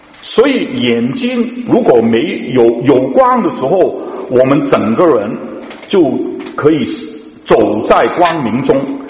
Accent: Guangdong, China; 我是广东人，我不知道大家懂不懂广东话，听过。

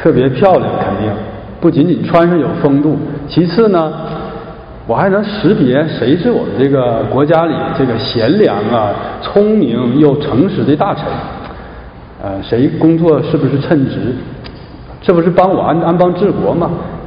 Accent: Shenyang, Liaoning, China; 到我的家乡沈阳

